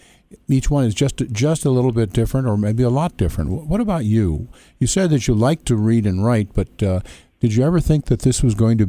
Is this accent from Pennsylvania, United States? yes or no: no; Chicago, Illinois, United States; Now, I was raised in Chicago and its suburbs